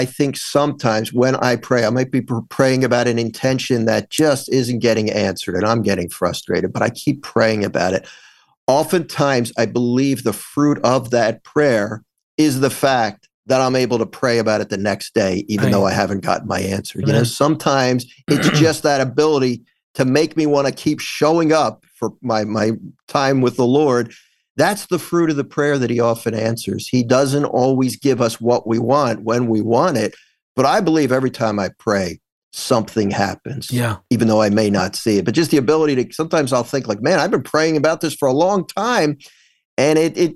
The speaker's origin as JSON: {"language": "English", "town": "Philadelphia", "region": "Pennsylvania", "country": "United States", "tie": "born or raised there", "lives_now": "New Jersey, United States", "said": "I am. I grew up in Philly, but I live right over the bridge."}